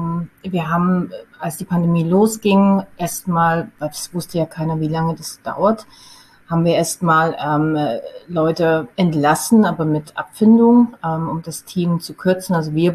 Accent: Germany; moved away as an adult; now in South Africa; Also ich bin Auswanderin. Ich bin vor 18 Jahren aus Deutschland ausgewandert, direkt nach Tourismusstudium.

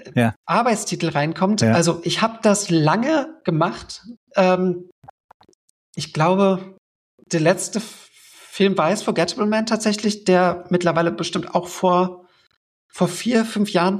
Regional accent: Berlin, Germany; ich bin selbst in Köpenick zur Schule gegangen

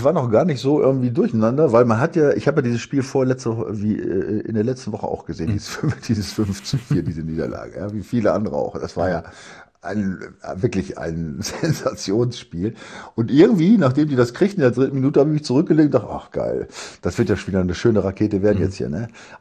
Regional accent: Dortmund, North Rhine-Westphalia, Germany; Ich weiß, dass das als Dortmunder mitunter frustrierend sein kann

